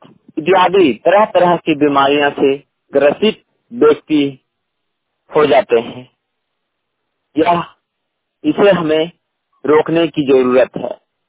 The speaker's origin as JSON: {"language": "Hindi", "town": "Barkagaon", "region": "Jharkhand", "country": "India", "said": "बड़कागांव हजारीबाग झारखंड के निवासी हूँ।"}